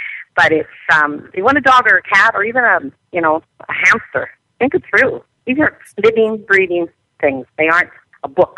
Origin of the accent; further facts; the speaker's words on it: Canada; I am a Canadian, and I sit on the board of the Edmonton Humane Society